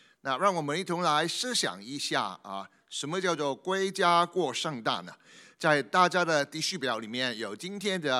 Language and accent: Chinese; Hong Kong; 我是从香港来的，从香港也好